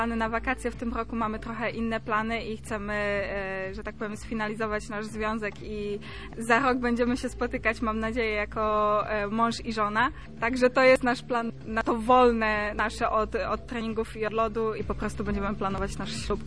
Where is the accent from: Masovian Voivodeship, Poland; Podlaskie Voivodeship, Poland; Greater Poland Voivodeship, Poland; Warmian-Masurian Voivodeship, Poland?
Warmian-Masurian Voivodeship, Poland; Elbląg; now in Gdańsk, Poland; nie jest to tajemnicą, że wychowałam się w Elblągu i jestem też elblążanką